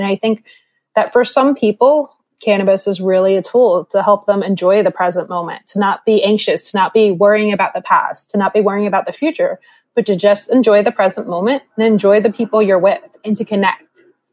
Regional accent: New Jersey, United States; I don't have two L's in my name, and that's because I come from Jersey.

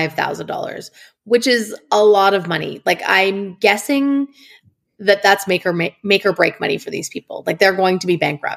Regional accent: Canada; I am ashamed to admit as a Canadian that at first I was like, is he wearing a life jacket?

